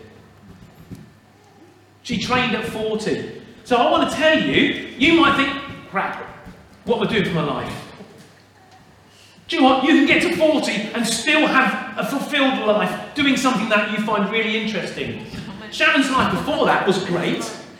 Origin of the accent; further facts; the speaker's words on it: United Kingdom; We're very good, because we're British, at putting on a brave face.